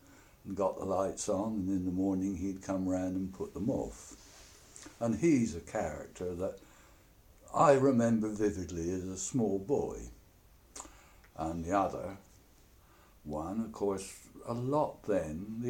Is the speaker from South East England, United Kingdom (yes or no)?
yes; Midhurst, South East England, United Kingdom; born there; I was born in Ashwood Road, Midhurst, in January 1922.